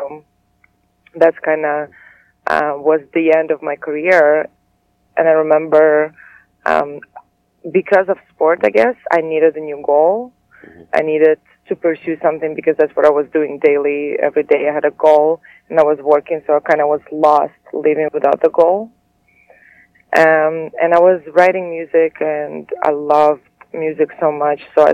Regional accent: Latvia; moved away; So my skating career started back home. I'm from Latvia originally.

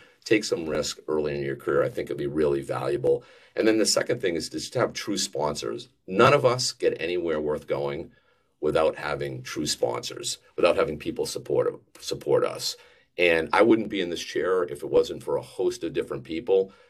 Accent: New Hampshire, United States; moved away as an adult; now in New York City, United States; I did a little bit of that. I grew up in New Hampshire. I moved to New York City to take a sales job.

